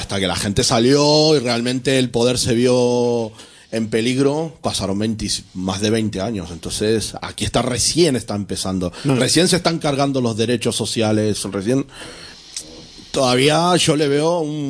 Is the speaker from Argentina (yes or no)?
yes; Argentina; yo vengo de Argentina, un país que viene arrastrando este tipo de cosas ya hace décadas